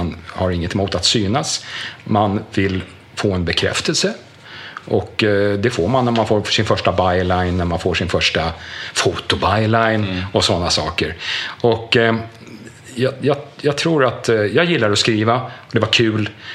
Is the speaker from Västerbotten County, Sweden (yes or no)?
no; Fårö, Gotland, Sweden; also born or lived in Gothenburg; Jag är född i Göteborg, för min mamma bodde där när hon träffade pappa. Men jag sen 10 dagars ålder så har jag vuxit upp på Fåre. På en gård som heter Langhammar som ligger längst ut på nordvästra spetsen.